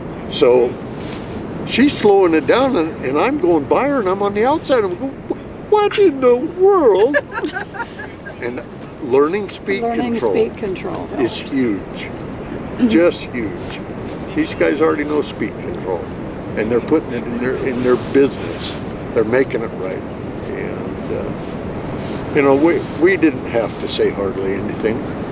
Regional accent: Auburn, Washington, United States; And you know, we're from Auburn, so we had to drive down to the beach, down to Ocean Shores.

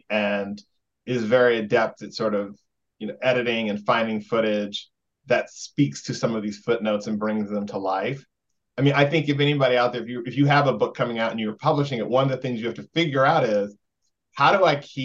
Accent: Indiana, United States; I grew up in Indiana, and I knew from a very early age, if I'm going to be me in full, I've got to move away as soon as possible.

